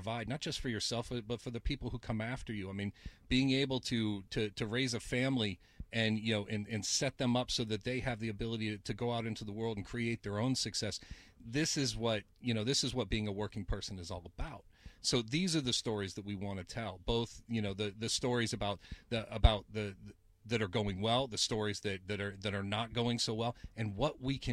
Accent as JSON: {"language": "English", "town": "Toledo", "region": "Ohio", "country": "United States", "tie": "born or raised there", "said": "We'll make a stop in Toledo, Ohio. That's where I grew up. I'm a Toledo kid. It's my hometown. I haven't been back in a number of years"}